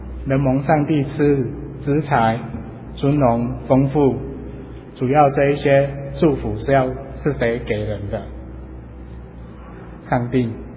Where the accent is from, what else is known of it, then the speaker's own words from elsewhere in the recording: Taiwan; 这就是我们台湾人常在讲的